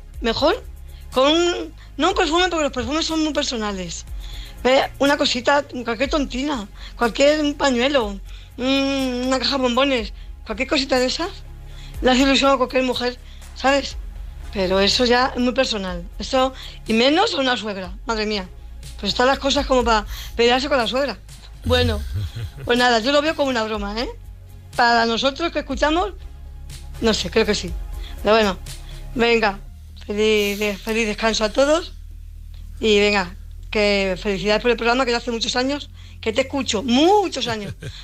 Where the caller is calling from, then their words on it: Fuenlabrada, Community of Madrid, Spain; de Fuenlabrada y acabo de escuchar el tema